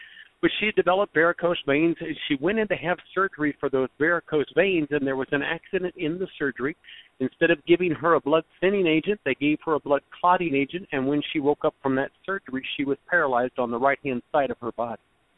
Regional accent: Peoria, Illinois, United States; I lived in Peoria, Illinois, is where my life started in 1965.

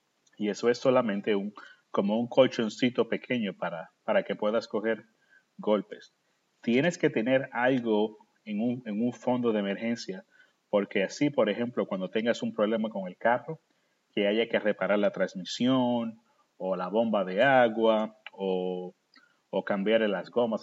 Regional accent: United States; como americanos, como país, nos hemos estado acostumbrando tanto a usar las deudas para pagar por lo que no podemos pagar

